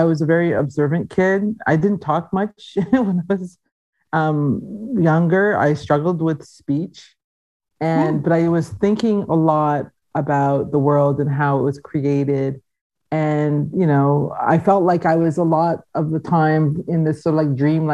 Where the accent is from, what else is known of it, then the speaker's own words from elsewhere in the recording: Canada; that was always a tension for me as a Canadian, because I was born here, you know?